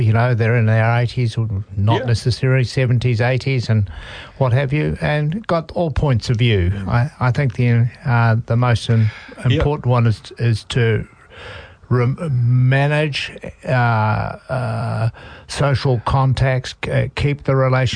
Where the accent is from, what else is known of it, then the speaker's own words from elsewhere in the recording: New Zealand; But I'm English Irish ancestry, first generation New Zealander.